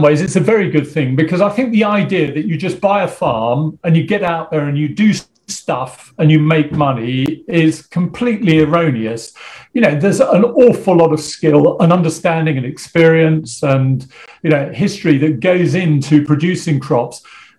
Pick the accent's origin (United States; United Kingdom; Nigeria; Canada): United Kingdom; but, you know, after all, we are British and that's what we do.